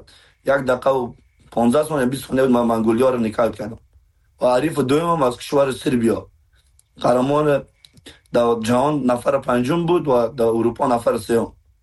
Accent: Afghanistan; ما با افتخار میگم ما افغان هستم

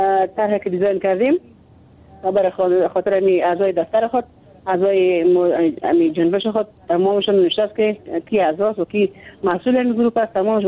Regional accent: Afghanistan; ما دانان افغان هستیم

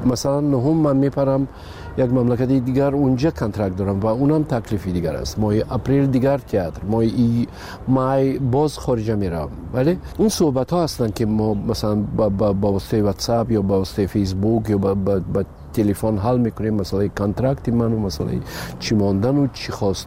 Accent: Tajikistan; اما آمدن من وطنم خب پیش از همه تاجیکستان وطن است. بله، این خانه ای من است و مادرم اینجاست، فرزندام اینجاست.

